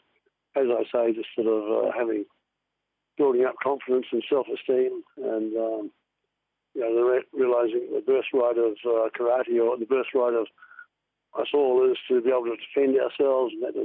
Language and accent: English; Wellington, New Zealand; also born or lived in Christchurch; now in Nelson, New Zealand; I was originally from Wellington, and then I moved to Christchurch for my company, which was a publishing company.